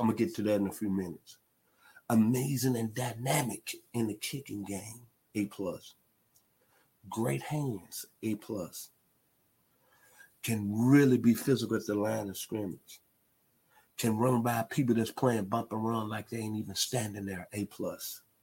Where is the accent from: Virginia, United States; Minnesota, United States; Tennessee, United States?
Tennessee, United States; It's from my home state, the state of Tennessee.